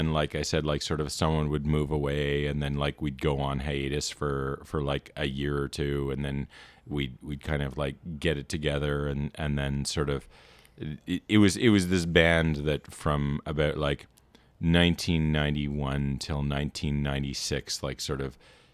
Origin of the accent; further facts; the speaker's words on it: Toronto, Ontario, Canada; moved away; Toronto, like, so growing up in Toronto